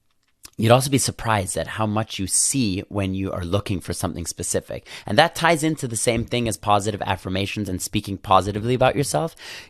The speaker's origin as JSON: {"language": "English", "region": "Vienna", "country": "Austria", "tie": "born or raised there", "second_language": "English", "said": "I grew up in Vienna and the horses had these horses blinds on them."}